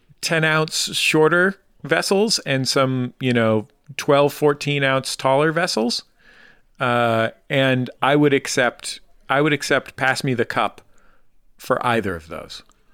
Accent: West Coast, United States; She's from the Midwest. We grew up on the West Coast.

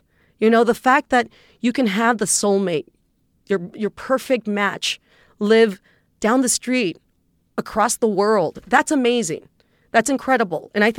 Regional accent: Texas, United States; I'm from Texas. I'm from South Texas. I'm from a little town that is actually dominated by the Catholic Church.

